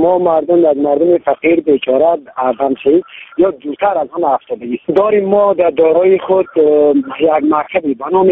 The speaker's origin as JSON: {"language": "Persian", "region": "Badakhshan", "country": "Afghanistan", "said": "ما از ولایتی بدخشان هستیم دیگه،"}